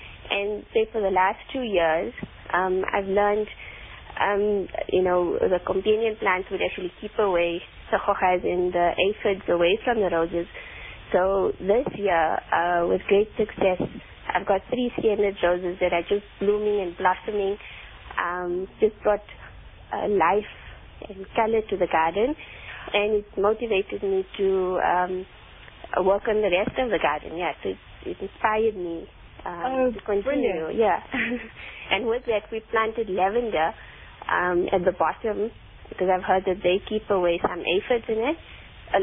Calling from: Benoni, Gauteng, South Africa; From the Benoni area.

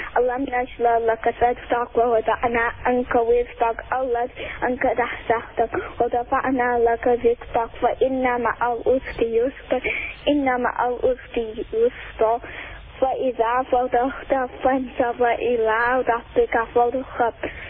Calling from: Benoni, Gauteng, South Africa

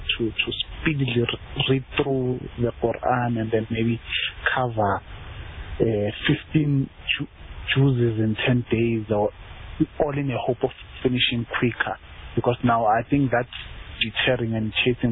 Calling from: Soweto, Gauteng, South Africa; I'm calling from Soweto.

